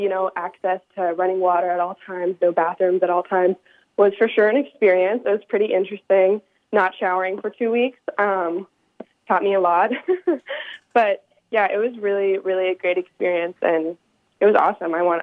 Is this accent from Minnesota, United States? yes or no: yes; Minneapolis, Minnesota, United States; I'm also from Minnesota. I'm from Minneapolis. But we'd go up north all the time, like up to Grand Marais and stuff.